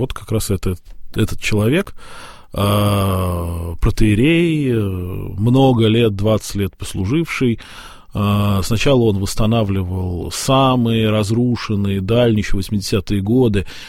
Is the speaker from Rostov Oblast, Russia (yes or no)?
no; Moscow, Russia; там мы из Москвы